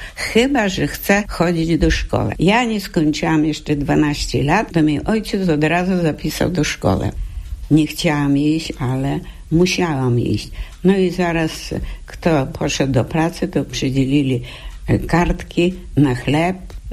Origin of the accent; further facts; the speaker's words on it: Vyshnivets, Ternopil Oblast, Ukraine; Moje rodzinne miasto to jest na Kresach Wschodnich, Wiśniowiec. To jest takie miasto historyczne, tam jest zamek Wiśniowieckich.